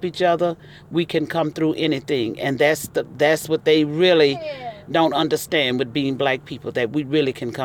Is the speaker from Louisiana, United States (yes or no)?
yes; Louisiana, United States; And, you know, I'm from Louisiana, so I know the things that the hardship that we went through slavery times.